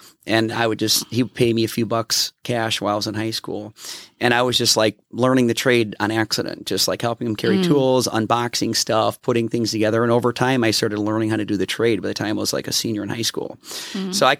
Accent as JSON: {"language": "English", "town": "Chicago", "region": "Illinois", "country": "United States", "said": "I am from Chicago, Illinois."}